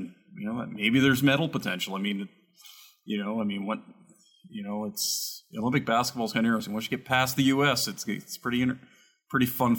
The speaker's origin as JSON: {"language": "English", "country": "Canada", "said": "a great thing to see as a Canadian hoop head."}